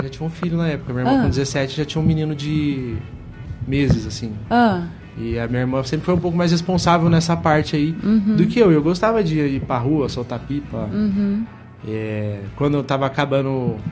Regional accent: Penápolis, São Paulo, Brazil; Sou de Penápolis, natural de Penápolis. Penápolis é próximo de Araçatuba, São José do Rio Preto.

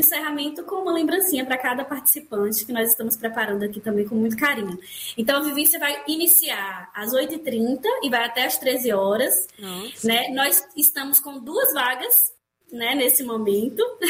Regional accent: Northeast Region, Brazil; aqui, especialmente no Nordeste, né? Nós que somos nordestinos

